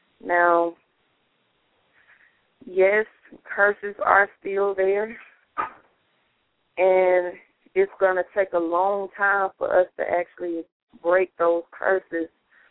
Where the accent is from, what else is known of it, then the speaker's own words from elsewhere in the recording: Atlanta, Georgia, United States; I'm from Atlanta, Georgia.